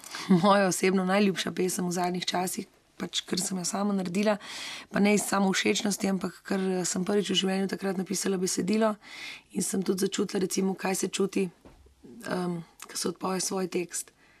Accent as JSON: {"language": "Slovenian", "region": "Slovenian Littoral", "country": "Slovenia", "said": "jaz sem Primorka, ampak ne opredeljujem se takole, recimo. Bolj se počutim Slovenka"}